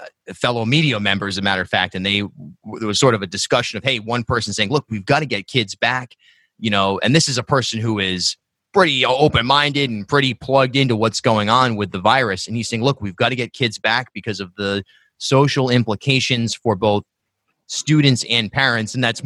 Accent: Rhode Island, United States; And for me, I grew up in South County, Rhode Island, and then went to URI.

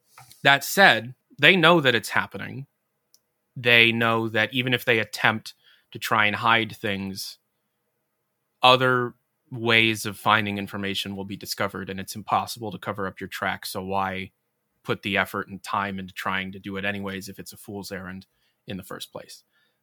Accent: Ohio, United States; I'm not a lawyer, I'm some dumbass from Ohio

